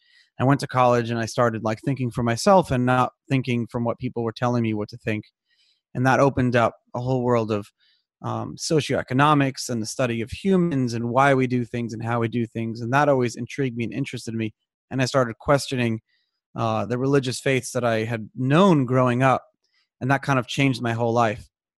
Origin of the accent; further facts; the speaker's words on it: Brooklyn, New York, United States; I grew up in Brooklyn. Actually for 12 years, I went to like a very religious yeshiva, and I was supposed to actually become like a rabbi.